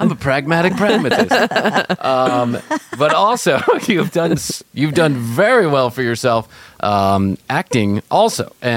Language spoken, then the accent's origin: English; Chicago, Illinois, United States; I grew up in Chicago, by the way, so I know